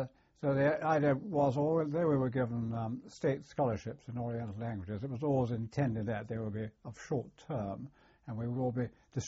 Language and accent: English; Surbiton, London, United Kingdom; I was born in Surbiton, Surrey.